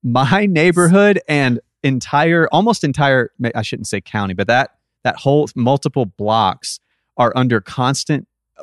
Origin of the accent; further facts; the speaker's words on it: Memphis, Tennessee, United States; Where I grew up in Memphis.